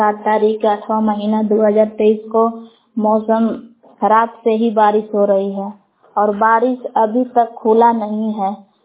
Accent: Bhabua, Bihar, India; ग्राम बेलाव जिला कैमूर भभुआ की निवासी हूँ।

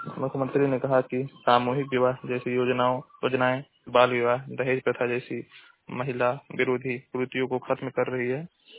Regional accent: Maharajganj, Uttar Pradesh, India; मैं जिला महाराजगंज का निवासी हूँ।

